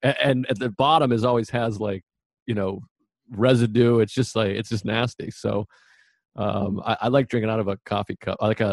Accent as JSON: {"language": "English", "town": "Boston", "region": "Massachusetts", "country": "United States", "said": "I mean, I'm from the Boston area, and I don't know if you've spent time in Boston."}